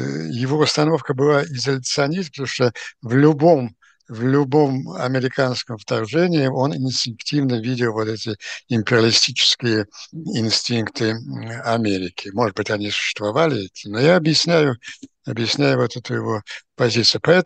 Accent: Russia; moved away; мы все, приехавшие из России

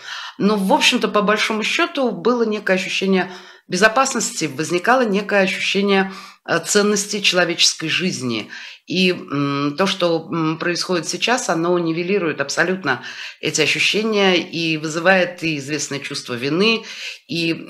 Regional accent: Moscow, Russia; я родилась и выросла в Москве

